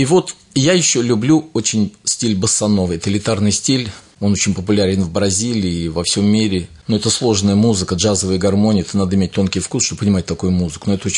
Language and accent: Russian; Lyubertsy, Moscow Oblast, Russia; now in Kratovo, Russia; Я здесь живу уже лет 20 в Кратово. Я сам из Люберец. Я родился, кто знает, в Люберцке есть карьеры, где фильмы снимались. Вот даже «Бригада», где песок. Вот я родился на самом карьере, на маленьком.